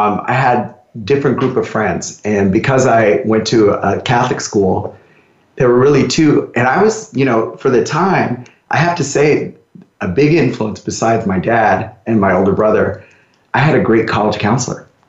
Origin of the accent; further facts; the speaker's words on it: Panama; also born or lived in New Mexico / Las Vegas; now in United States; So I grew up in Panama. And when we moved to the States, we initially moved back to New Mexico.